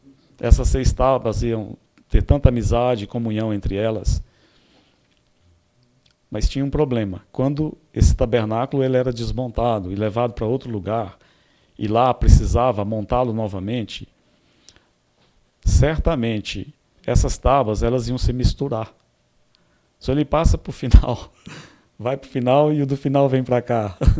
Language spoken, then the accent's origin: Portuguese; Rio de Janeiro, Brazil; Eu sou carioca, eu sou falante.